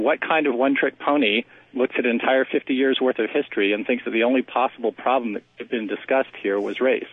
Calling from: Cambridge, Massachusetts, United States; but I'm calling actually from the People's Republic of Cambridge, Massachusetts, one of the heart of the most liberal sections of the whole country.

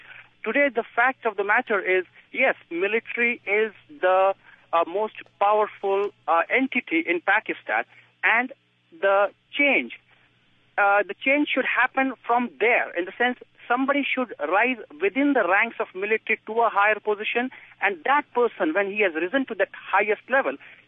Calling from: Burlington, Massachusetts, United States; I'm calling from Burlington.

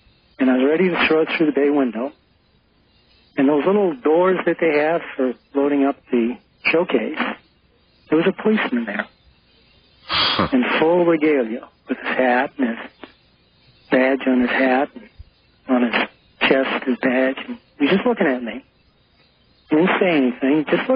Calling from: Albuquerque, New Mexico, United States; Albuquerque.

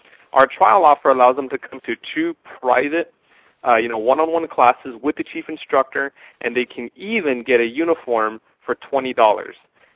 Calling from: Texas, United States; I am calling from Texas.

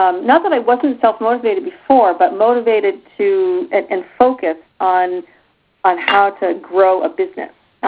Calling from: New Hampshire, United States; I'm calling from New Hampshire.

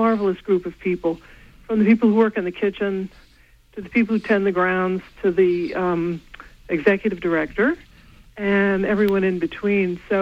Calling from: North Ellsworth, Maine, United States; I'm calling from North Ellsworth.

